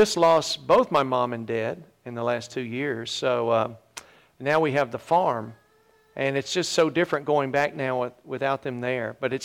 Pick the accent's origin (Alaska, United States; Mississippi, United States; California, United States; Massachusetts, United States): Mississippi, United States; accent: twang; I come from Mississippi. If you can't tell yet, you will. I have a little bit of a twang.